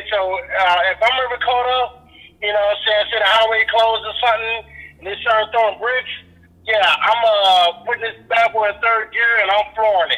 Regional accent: United States; That's my roots became in Africa, but I'm an American.

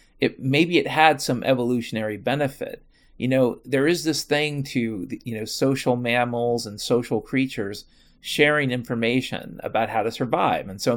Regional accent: Washington, United States; born there; I can tell you I was born in Washington State a long time ago. I'm almost 50 years old.

